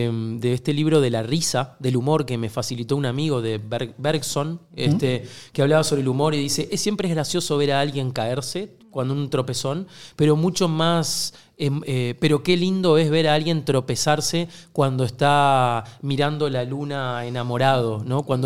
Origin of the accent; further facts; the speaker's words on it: Uruguay; accent: Uruguayan; Creo que porque somos de Uruguay.